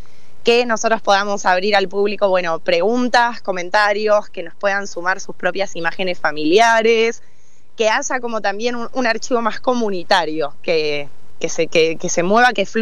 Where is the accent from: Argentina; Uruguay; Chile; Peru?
Argentina; Salta; Yo soy salteña y a mí me encantaría que esté en Ciudad de Salta.